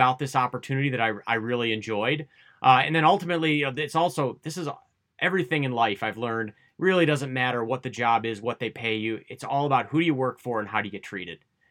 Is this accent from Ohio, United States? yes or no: yes; Cleveland, Ohio, United States; No. So I grew up in Cleveland, Ohio.